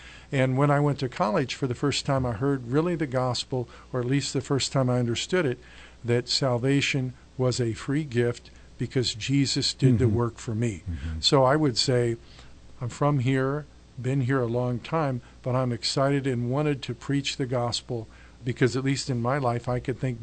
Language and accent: English; Springfield, United States; I grew up in Springfield, went to Louisiana State University, went to Dallas Seminary.